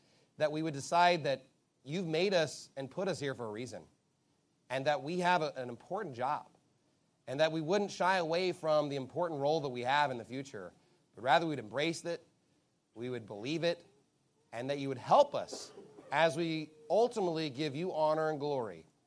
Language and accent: English; Texas, United States; We're going to embrace the fact that, you know what, we are Texan and we're Christian and we're Baptist and we're steadfast.